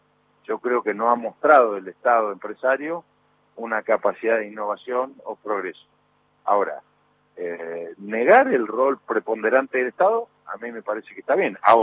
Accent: Formosa, Argentina; yo soy de Formosa.

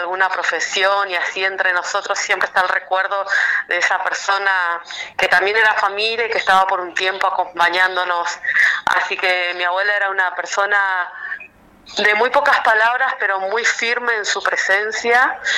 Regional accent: Chaco, Argentina; also born or lived in Corrientes; Nací en la provincia de Corrientes, en la capital de Corrientes, pero el Chaco me adoptó cuando tenía 6 años y bueno, soy chaqueña.

